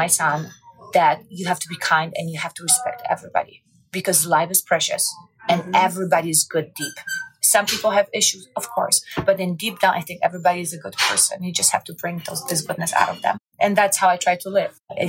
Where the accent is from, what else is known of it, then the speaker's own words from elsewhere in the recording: Poland; moved away as an adult; Well, I'm from Poland originally. I came here when I was 19 years old.